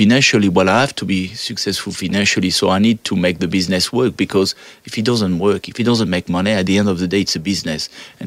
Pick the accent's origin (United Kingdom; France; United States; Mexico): France; now in Australia; I come from France.